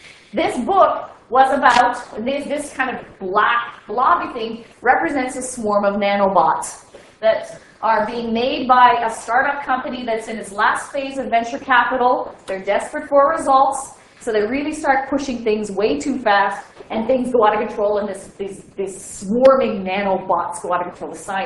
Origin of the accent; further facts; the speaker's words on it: United Kingdom; I'm a British